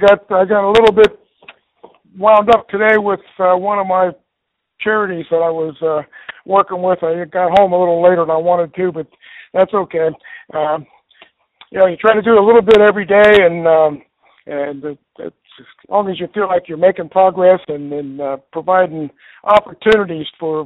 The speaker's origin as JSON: {"language": "English", "region": "Ohio", "country": "United States", "tie": "born or raised there", "said": "Well, I grew up in Ohio. We were 4 years old when I moved to Ohio"}